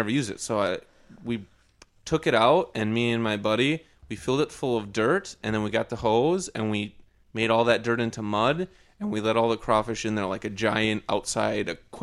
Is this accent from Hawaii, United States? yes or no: no; Lonsdale, Minnesota, United States; Well, Lonsdale.